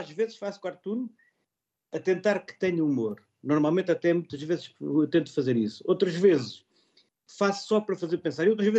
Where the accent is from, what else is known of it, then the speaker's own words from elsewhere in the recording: Alentejo, Portugal; eu estou a falar, eu sou alentejano, por exemplo, não é?